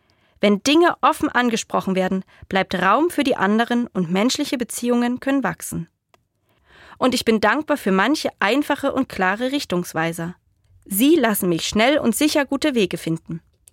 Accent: Saxony, Germany; Ich bin in der Oberlausitz groß geworden

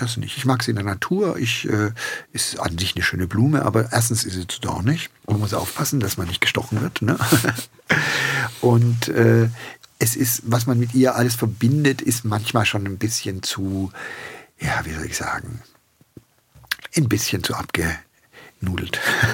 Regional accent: Swabia, Germany; Und ich sitze dann in den 60er Jahren als kleines Kind im Schwäbischen und meine Mutter am Klavier

